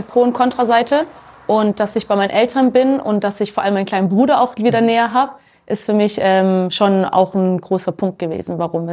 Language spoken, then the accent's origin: German; Baden-Württemberg, Germany; Also, ich komme ja aus dem Schwabenländle und ich würde sagen, ich habe einfach beides in mir, dieses albanisch-kosovarische